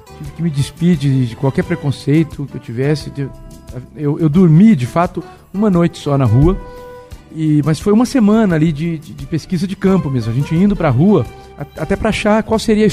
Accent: Tupã, São Paulo, Brazil; Eu morava em Tupã, eu sou daqui de Tupã, morava perto da rádio

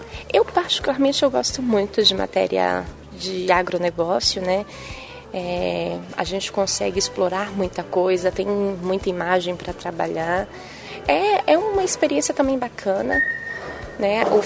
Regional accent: Bahia, Brazil; accent: Northeastern Bahian; Né, falava aquela coisa de nordestino, de baiano

